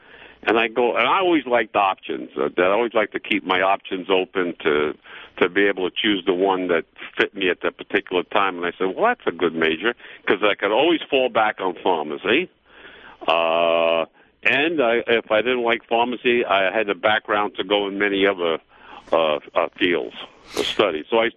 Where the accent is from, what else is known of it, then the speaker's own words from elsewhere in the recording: Bridgehampton, New York, United States; I grew up in Bridgehampton